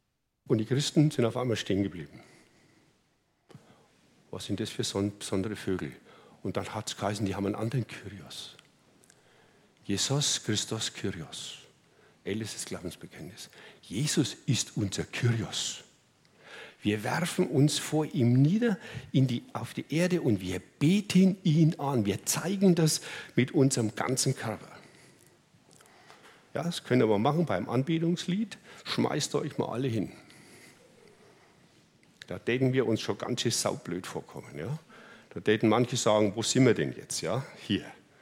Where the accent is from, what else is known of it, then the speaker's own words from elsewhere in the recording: Germany; Ja, ich darf was sagen, als Deutscher.